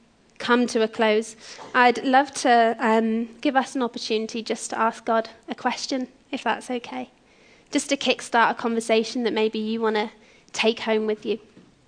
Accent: Yate, South West England, United Kingdom; now in Bradford, United Kingdom; I'm actually just from Yate originally, so even though I'm living up in Bradford now

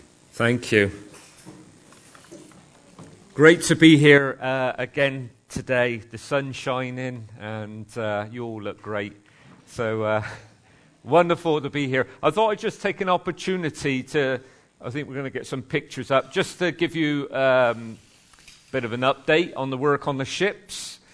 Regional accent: Bristol, South West England, United Kingdom; I come from South Bristol. We don't speak the Queen's English.

